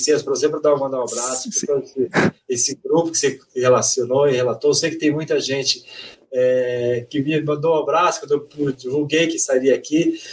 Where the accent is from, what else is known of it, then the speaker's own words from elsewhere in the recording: Curitiba, Paraná, Brazil; Eu sou curitibano, eu costumo dizer que eu sou uma das raras pessoas que sou curitibano aqui, porque curitibano em Curitiba é uma raridade